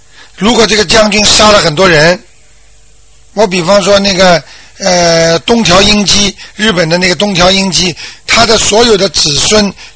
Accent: China; 我们中国人就是聪明

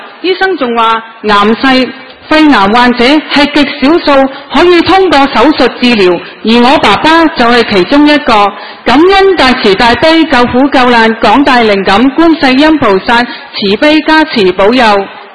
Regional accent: Macau; 大家好，我是来自澳门的同修，

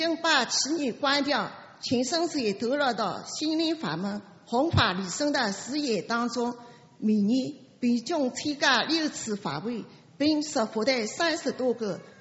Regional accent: Shanghai, China; 我来自上海，下面我来分享

